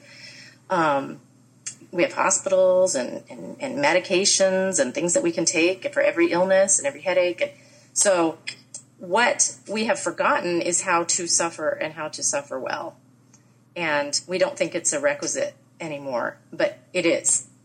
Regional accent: United States; I really, really, really do. I love being an American.

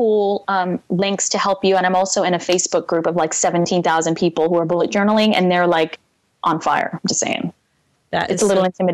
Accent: Brooklyn, New York, United States; We're from a different Brooklyn, I guess, because every other word is a bomb.

